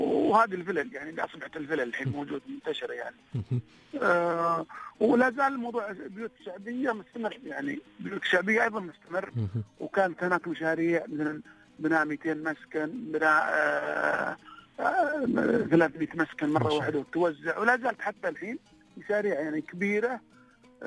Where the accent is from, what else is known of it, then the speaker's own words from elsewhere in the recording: Abu Dhabi, United Arab Emirates; بدات تظهر عندنا في ابو ظبي وفي العين البيوت بما ما يسمى البيوت الشعبيه.